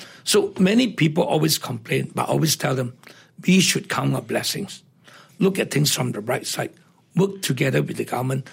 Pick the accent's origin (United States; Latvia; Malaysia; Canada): Malaysia; I am a Malaysian first. Okay, I'm a Malaysian. I'm born here, we are bred here